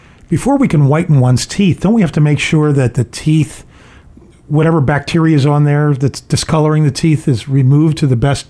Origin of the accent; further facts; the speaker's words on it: Philadelphia, Pennsylvania, United States; Penn, University of Pennsylvania in Philadelphia, my hometown. By the way, West Philadelphia.